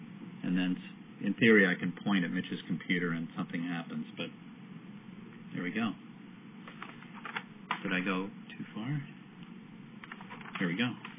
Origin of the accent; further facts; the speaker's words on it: Boston, Massachusetts, United States; accent: Boston; I won't use my Boston accent, although I'm capable of doing that for entertainment.